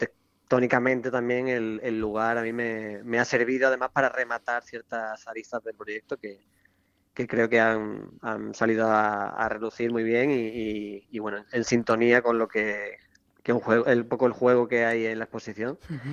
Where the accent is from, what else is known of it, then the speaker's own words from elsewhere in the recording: Los Corrales, Andalusia, Spain; also born or lived in Seville / Barcelona / Paris; now in Aracena, Spain; soy de Los Corrales, ahí a poquitos kilómetros de Osuna, uh-huh. Aunque hice el bachillerato, de hecho, en Osuna también. Luego me mudé a Sevilla y seguidamente en Barcelona. También he estado casi 3 años en París y me mudé hace poco de nuevo